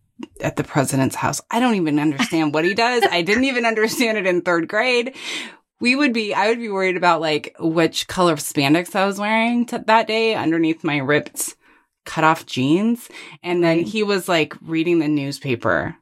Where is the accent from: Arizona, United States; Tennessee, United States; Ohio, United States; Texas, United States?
Arizona, United States; So growing up in Arizona, you asked what are some things I remember.